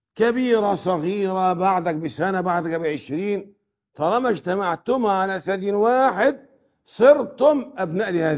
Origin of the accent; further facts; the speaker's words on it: Egypt; إحنا في مصر بنسمي إيه؟